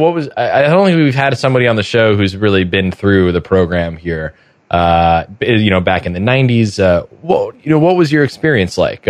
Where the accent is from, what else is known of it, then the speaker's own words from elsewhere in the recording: Arizona, United States; I'm from Arizona, you're from Florida, probably more familiar with hurricanes.